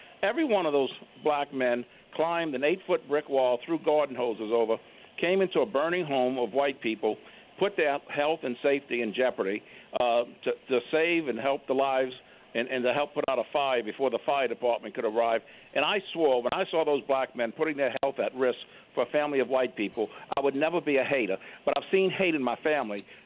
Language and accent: English; New Orleans, Louisiana, United States; I'm 70 years old. I grew up in the Lower French Quarter on Barrack Street.